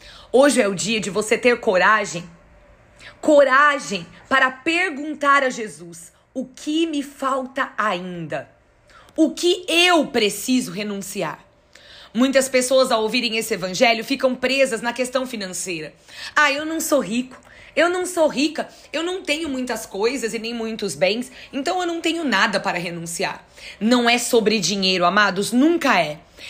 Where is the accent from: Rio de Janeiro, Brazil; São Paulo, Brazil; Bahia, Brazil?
São Paulo, Brazil; Santo André; estava em São Paulo, sou de Santo André